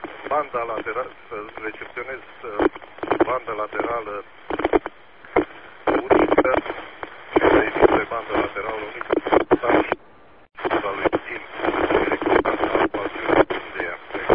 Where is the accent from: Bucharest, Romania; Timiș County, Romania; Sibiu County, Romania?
Sibiu County, Romania; Copșa Mică; born there; m-am născut la Copșa Mică, în județul Sibiu.